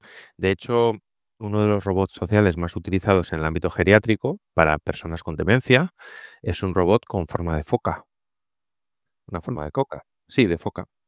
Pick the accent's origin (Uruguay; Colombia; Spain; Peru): Spain; nosotros como españoles hemos nacido en España y lo que entendemos, tenemos un sesgo, que es vivir en España, en Madrid o donde sea